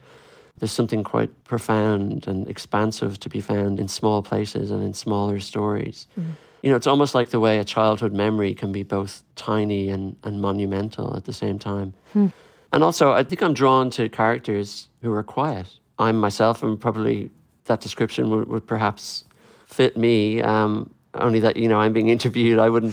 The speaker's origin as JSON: {"language": "English", "town": "Dublin", "region": "Leinster", "country": "Ireland", "tie": "born or raised there", "said": "I was raised bilingually in Dublin City. And my father's never actually spoken English to me. He just always has spoken Irish. I'm now raising my own children through the Irish language in Dublin City."}